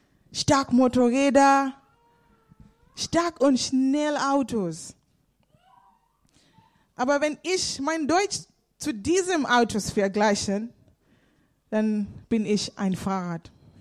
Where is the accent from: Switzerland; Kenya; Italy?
Kenya; German is a second language; Ich komme aus Kenia.